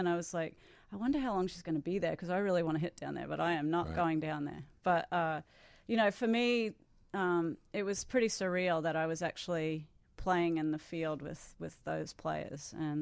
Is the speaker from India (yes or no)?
no; Australia; Well, when I was growing up in Australia, for the most part of my childhood, we had 2 television stations.